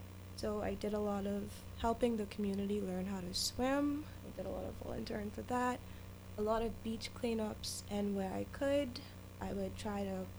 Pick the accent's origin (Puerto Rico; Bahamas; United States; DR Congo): Bahamas; Bimini; also born or lived in Grand Bahama; I grew up a bit in Grand Bahama, but I spent majority of my life in Bimini. So I've always been surrounded by water and ocean constantly